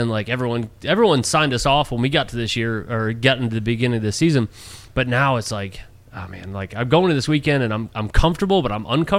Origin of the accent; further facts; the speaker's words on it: New York, United States; And I come originally from upstate New York, just on the border of Pennsylvania and New York, and raced up there for my entire life. My family is from up there.